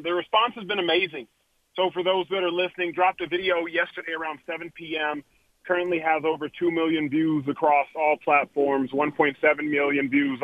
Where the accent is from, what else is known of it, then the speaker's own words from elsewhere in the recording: Dallas, Texas, United States; I grew up in Dallas, Texas. I went to a private school, St. Mark's, an essentially all-white private school.